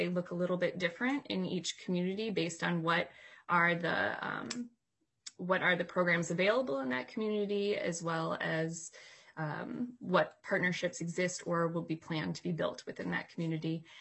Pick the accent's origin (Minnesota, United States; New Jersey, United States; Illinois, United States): Minnesota, United States; Dundas; I'm from Dundas, Minnesota.